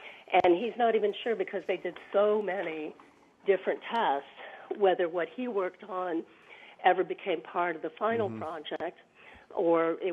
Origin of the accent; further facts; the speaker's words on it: Denver, Colorado, United States; I grew up in Denver, and my memories of it are we didn't have a color TV.